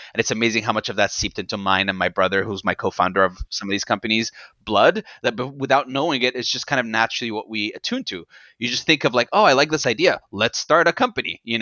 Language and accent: English; Egypt; now in United States; as a young kid, it was great, man. I mean, Egypt, the one thing that's really nice about growing up in Egypt the way I did